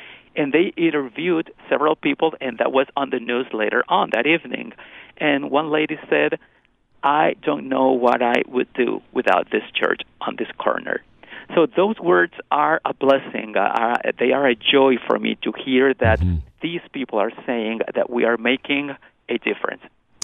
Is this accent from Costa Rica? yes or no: yes; Costa Rica; I wasn't born in this country. I came from Costa Rica.